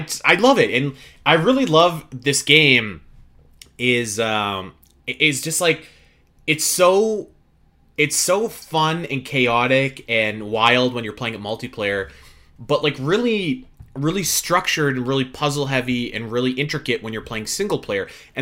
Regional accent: Canada; I mean, I'm just Canadian.

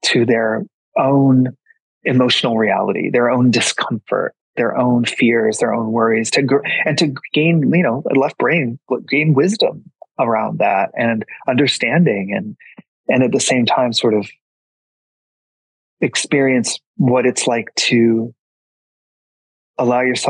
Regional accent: Colorado, United States; when I grew up in Colorado and with my family, my mom was Catholic.

